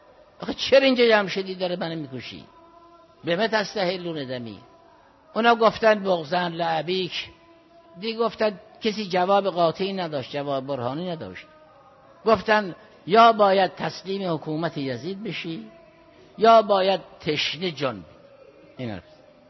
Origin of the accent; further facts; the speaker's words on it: Iran; در این حال که ما ایرانی هستیم، ایران برای ما خیلی عزیز است